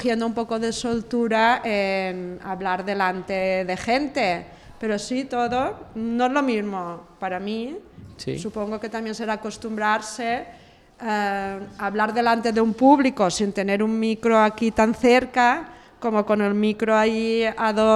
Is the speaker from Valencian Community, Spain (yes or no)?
yes; Valencian Community, Spain; accent: Valencian; first language Valencian; Spanish is a second language; Sí, es mi lengua materna.